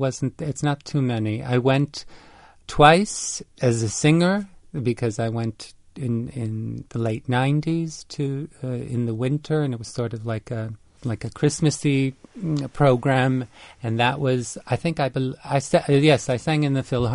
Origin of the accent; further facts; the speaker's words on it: United States; by being an American who spoke their language